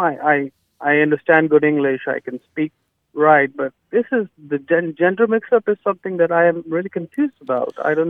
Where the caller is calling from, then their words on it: Houston, Texas, United States; English is a second language; I am calling from Houston.